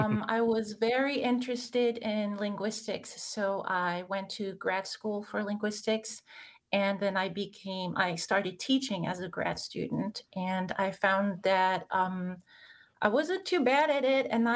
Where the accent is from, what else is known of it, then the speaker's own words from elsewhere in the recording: Strasbourg, Grand Est, France; English is a second language; So I grew up in France, in Strasbourg, which is one of three capitals of Europe. It's right on the German border. So I was exposed to lots of different languages at an early age.